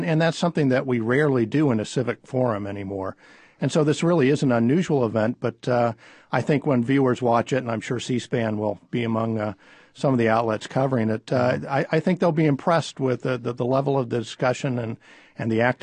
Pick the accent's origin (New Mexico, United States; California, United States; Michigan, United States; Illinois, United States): California, United States; I came here from California, and in California, a presidential election would be what you would see on television.